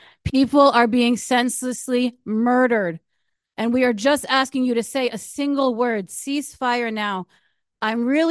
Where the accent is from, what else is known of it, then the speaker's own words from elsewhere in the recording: Piscataway, New Jersey, United States; I came back to Piscataway because I loved Piscataway. I grew up in Piscataway. I went to high school in I went to every school in Piscataway.